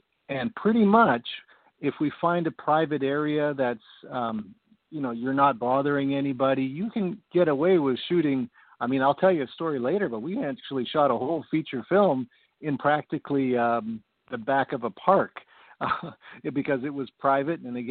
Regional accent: Canada; I'm from Canada? I'm up in Vancouver, BC, which is in Canada, just over the border there.

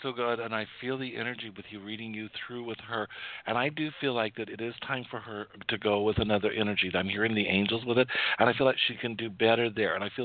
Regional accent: Wyoming, United States; I am from Wyoming, by the way. I know I have a southern name.

